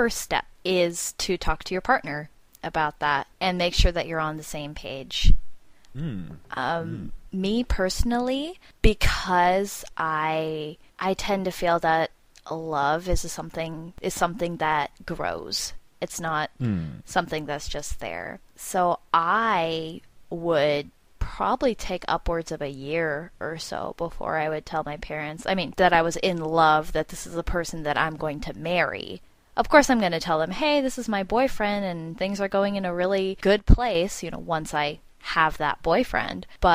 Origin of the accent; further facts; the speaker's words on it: United States; And for me personally, I'm Korean American. My parents, they're both immigrants.